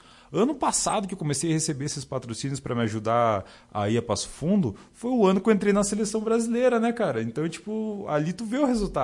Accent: Brazil; Eu sou brasileiro!

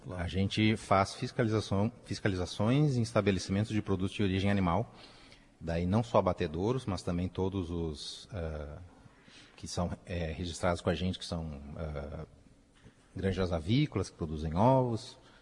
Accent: Porto Alegre, Rio Grande do Sul, Brazil; also born or lived in Pelotas; now in Marau, Brazil; Eu vim de Porto Alegre, mas eu morei em Porto Alegre, mas já morei em vários outros locais também. Eu morei no Nordeste, morei no Mato Grosso do Sul e boa parte da minha vida em Pelotas

